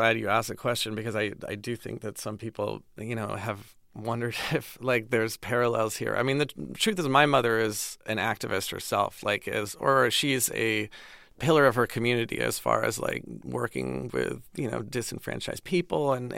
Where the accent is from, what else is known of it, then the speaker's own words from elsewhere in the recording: Pasadena, California, United States; I grew up in Pasadena in a very kind of homogenous, kind of suburban existence. And then I went to college at Wesleyan University in Connecticut.